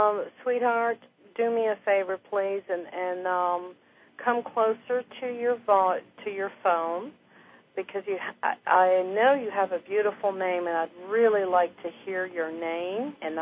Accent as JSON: {"language": "English", "region": "New York", "country": "United States", "said": "I'm originally from New York."}